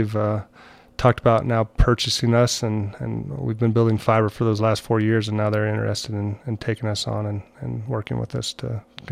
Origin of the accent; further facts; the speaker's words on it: Montrose, Colorado, United States; I'm actually from Montrose, Colorado. It's about 20 miles south or north of Ridgeway.